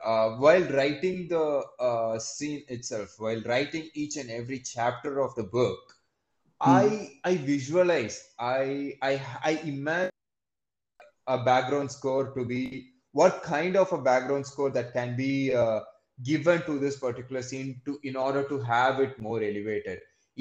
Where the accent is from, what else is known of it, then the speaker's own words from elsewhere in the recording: India; being an Indian, Indian parents wouldn't allow to go to any other field as such.